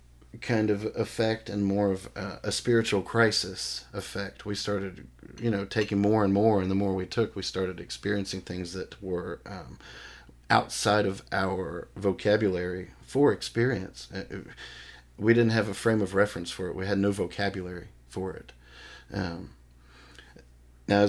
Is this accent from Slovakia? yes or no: no; the South, United States; I grew up in the South, and you know as well as I do, mushrooms grow wild here.